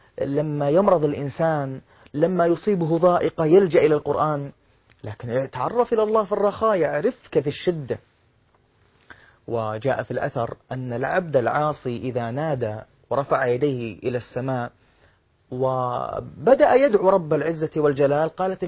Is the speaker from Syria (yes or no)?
no; Saudi Arabia